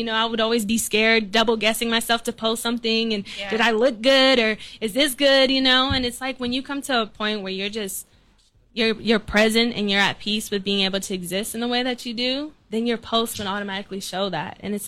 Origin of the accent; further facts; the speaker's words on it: Oakland, California, United States; I was originally born in Oakland, California. East Oakland, to be exact.